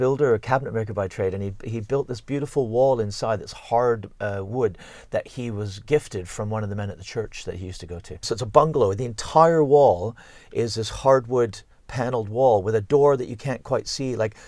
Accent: Cumbernauld, Scotland, United Kingdom; born there; I don't know, say if you're from Cumbernauld, I love you, but I was born in Cumbernauld.

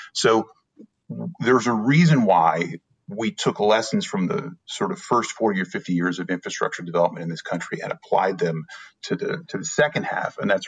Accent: Ohio, United States; Now, I'm from Ohio originally

